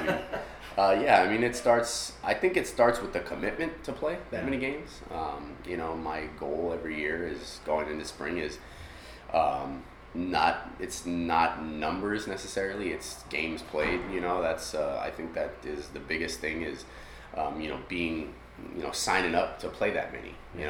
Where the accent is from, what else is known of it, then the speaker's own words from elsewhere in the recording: Downey, California, United States; I grew up in Downey.